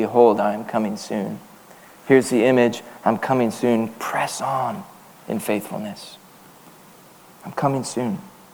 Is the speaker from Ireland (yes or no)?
no; San Antonio, Texas, United States; I'm from San Antonio. And I love the Spurs.